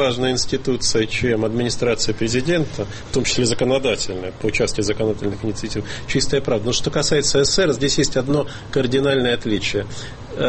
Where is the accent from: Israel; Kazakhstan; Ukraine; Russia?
Ukraine; moved away; я поскольку сам родом с Украины и там вырос, я с самого начала не считал эту идею очень продуктивной.